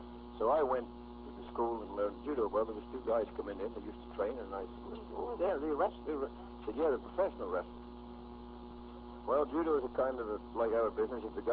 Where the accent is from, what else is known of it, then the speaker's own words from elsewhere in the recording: Scotland, United Kingdom; born there; as everybody knows, I was born in Scotland, and British wrestling is a little different